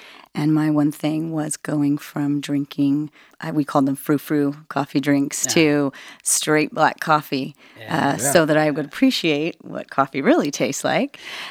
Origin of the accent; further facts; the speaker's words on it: California, United States; I'm from California.